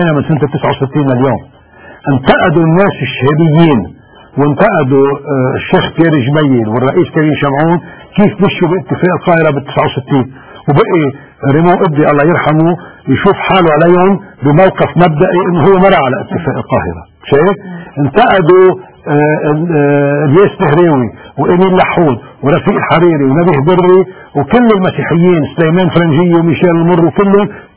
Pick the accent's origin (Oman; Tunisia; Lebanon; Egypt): Lebanon; نحن كلبنانيين